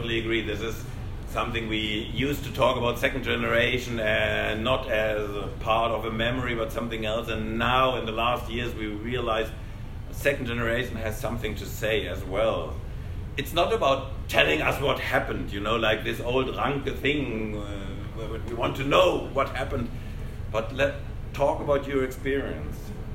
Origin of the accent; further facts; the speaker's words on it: Kassel, Hesse, Germany; He did a fountain in my hometown Kassel.